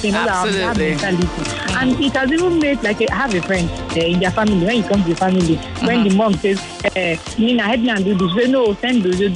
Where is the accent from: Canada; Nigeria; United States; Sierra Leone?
Nigeria; English is a second language; And as Nigerian parents, we are so much good at that, especially our mothers.